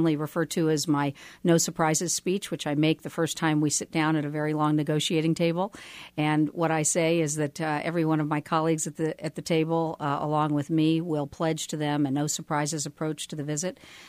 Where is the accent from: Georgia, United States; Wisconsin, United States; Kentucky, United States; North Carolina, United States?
Kentucky, United States; now in Kansas City, United States; worked for the senior senator from my home state of Kentucky.